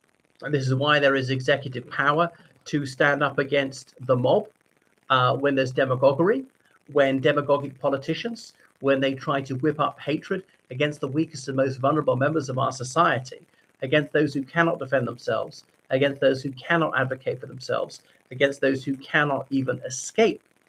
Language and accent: English; Ireland; from Ireland.